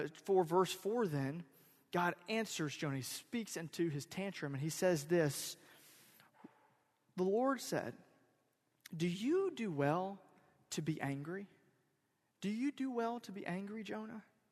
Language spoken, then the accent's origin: English; Florida, United States; I'm from Central Florida. I don't like cold weather.